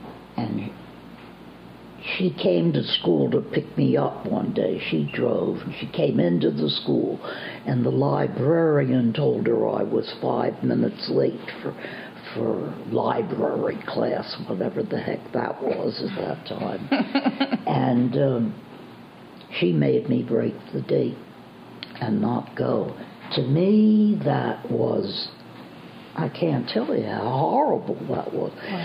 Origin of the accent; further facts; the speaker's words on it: Philadelphia, Pennsylvania, United States; born there; I was born in Philadelphia.